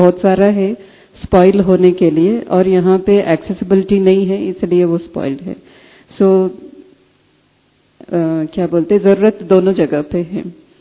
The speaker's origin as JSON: {"language": "Hindi", "region": "South India", "country": "India", "second_language": "Hindi", "said": "और मैं दक्षिण भारत से हूँ, मेरी हिंदी इतनी अच्छी नहीं है."}